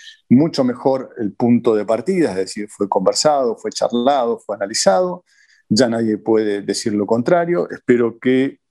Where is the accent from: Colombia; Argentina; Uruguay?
Argentina; Buenos Aires; Pero soy porteño y viví el año pasado allá